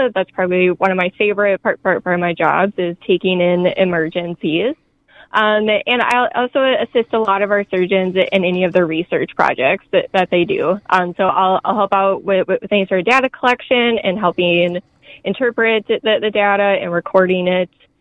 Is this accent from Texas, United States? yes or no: no; Nerstrand, Minnesota, United States; So I grew up in Nurse Strand, Minnesota. I went to school in Northfield, though.